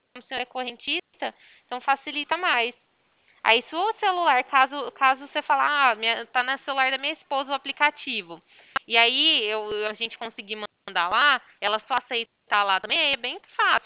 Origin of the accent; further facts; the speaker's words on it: Ribeirão Preto, São Paulo, Brazil; Eu sou daqui de Ribeirão Preto, tá?